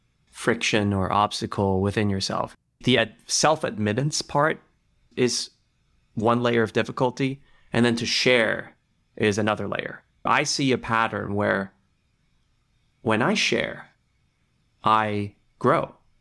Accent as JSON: {"language": "English", "town": "Brisbane", "region": "Queensland", "country": "Australia", "tie": "born or raised there", "also_born_or_lived": "Taiwan", "said": "I was born in Taiwan. My parents and I moved to Australia, to Brisbane. As a first-gen immigrant"}